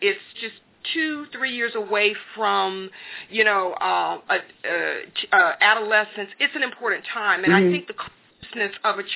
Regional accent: the South, United States; I was brought up in the South. You know, I'm African-American

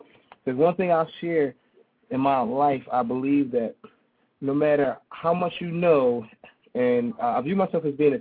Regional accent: Philadelphia, Pennsylvania, United States; I'm a professional. I'm from Philly.

